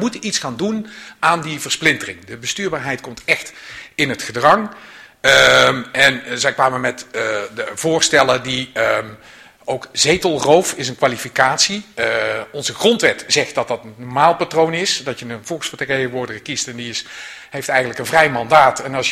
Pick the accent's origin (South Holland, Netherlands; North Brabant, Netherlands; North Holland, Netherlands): North Brabant, Netherlands; Zundert; niet om nog eens een keer te zeggen dat ik uit Zundert kom.